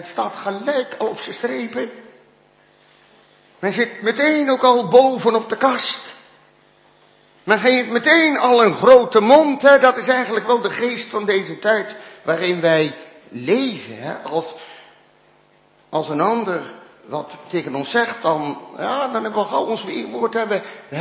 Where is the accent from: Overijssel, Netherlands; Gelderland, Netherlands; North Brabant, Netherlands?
North Brabant, Netherlands; Ik ben een Brabander en u zult mij ook moeten verdragen in wie ik ben. Ik ben geen urker, hè.